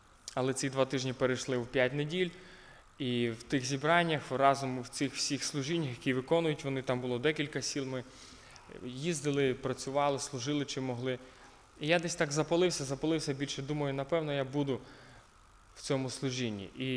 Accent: Rivne Oblast, Ukraine; Я народився в сім'ї віруючі, де батьки віруючі, тато диякон церкви, родом я з Рівненської області, Березнівський район, якщо вам там відомо, Костопіль, Сарни рядом. В багатодітній сім'ї 10 дітей моїх батьків, я серед них третій, і ще після мене семеро.

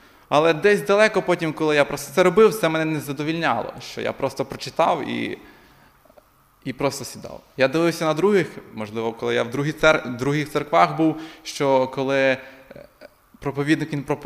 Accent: Rivne Oblast, Ukraine; born there; Я народився в Рівненській області з багатодітної сім'ї.

